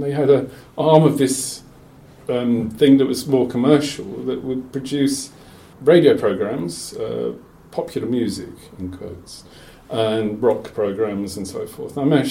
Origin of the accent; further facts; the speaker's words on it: Bromley, London, United Kingdom; where I grew up in Bromley, we had the Bromley contingent.